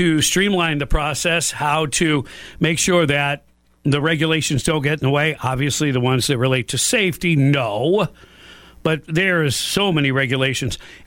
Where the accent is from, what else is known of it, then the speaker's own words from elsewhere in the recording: Louisiana, United States; I'm from Louisiana. We're prone to that.